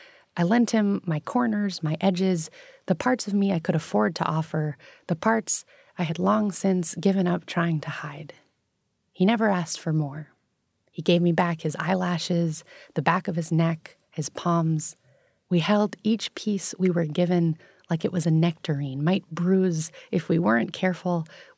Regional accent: New York City, New York, United States; So as we spoke about, I grew up in New York City and I attended an international school from kindergarten through 12th grade, which means that there were kids around me from all over the world.

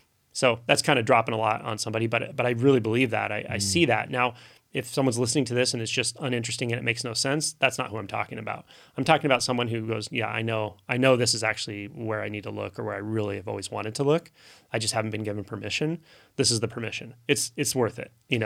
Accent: United States; like I grew up here in the United States, so that's my reference point.

